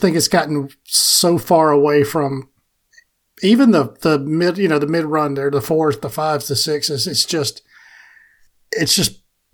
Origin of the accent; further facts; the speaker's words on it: Wisconsin, United States; I'm originally from Wisconsin.